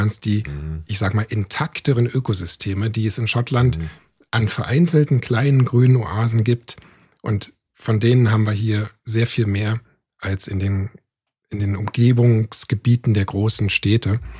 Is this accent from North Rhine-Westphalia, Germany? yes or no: no; Potsdam, Brandenburg, Germany; moved away as an adult; now in United Kingdom; ich bin aufgewachsen in Potsdam, Großraum Berlin und bin dann allerdings vor 15 Jahren das erste Mal nach Schottland gereist.